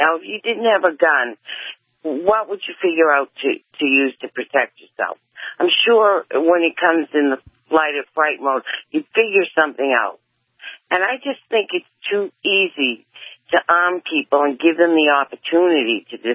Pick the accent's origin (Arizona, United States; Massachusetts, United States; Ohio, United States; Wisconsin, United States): Massachusetts, United States; West Medford; It's outside of Boston.